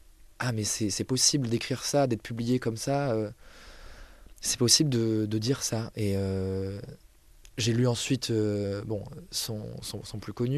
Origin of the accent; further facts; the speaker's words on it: Marseille, Provence-Alpes-Côte d'Azur, France; on comprend que j'ai grandi à Marseille